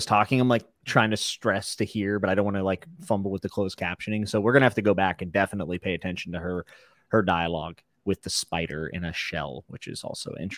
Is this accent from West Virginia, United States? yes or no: yes; West Virginia, United States; I'm from West Virginia. I can say that. I used to live there.